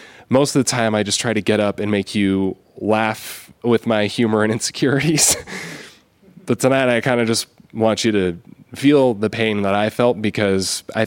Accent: Arizona, United States; I'm like, "No, I'm from Arizona."

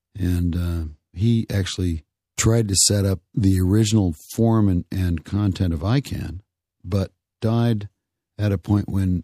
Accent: Wyoming, United States; I'm from Wyoming and a libertarian at least and an anarchist at best.

